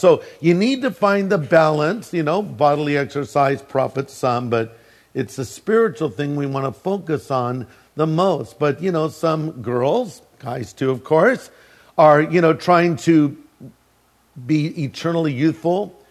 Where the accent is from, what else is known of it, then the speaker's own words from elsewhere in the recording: California, United States; You know, I was raised here in Orange County. I went to school at Harborview Elementary. Then I went to Lincoln. Then I went to Corona del Mar High School.